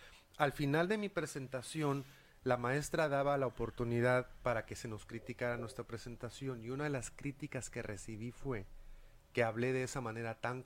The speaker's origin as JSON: {"language": "Spanish", "country": "Mexico", "said": "yo lo estoy notando como mexicano en el trato con mis connacionales."}